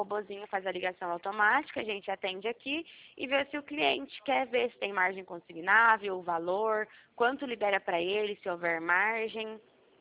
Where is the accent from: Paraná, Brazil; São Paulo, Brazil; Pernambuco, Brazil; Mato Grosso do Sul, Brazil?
São Paulo, Brazil; Pirassununga; Eu sou de Pirassununga.